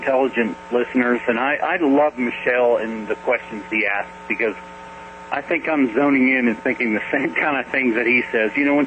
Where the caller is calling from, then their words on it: Fuquay-Varina, North Carolina, United States; Hey, Kevin … I'm calling from Fuquay, Varina, North Carolina.